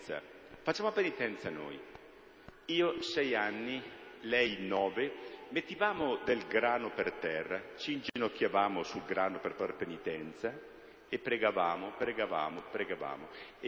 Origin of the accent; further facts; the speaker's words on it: Lombardy, Italy; E siccome i bergamaschi a quei tempi bestemmiavano molto, io pregavo molto, proprio per riparare a queste bestemmie.